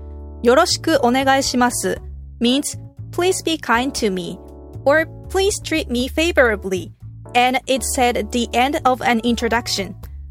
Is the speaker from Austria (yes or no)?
no; Japan; first language Japanese; English is a second language; we know how to speak Japanese. Then like when I learned English, like that was the first time I understand, like, you know, language